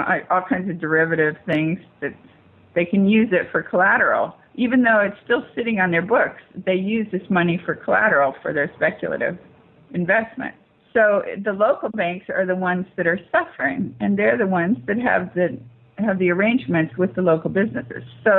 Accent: California, United States; even I'm from California

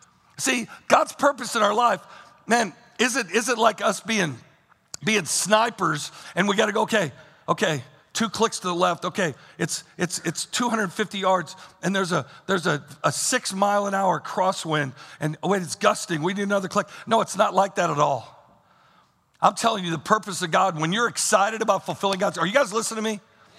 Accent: St. Louis, Missouri, United States; Where are you from? Just outside St. Louis.

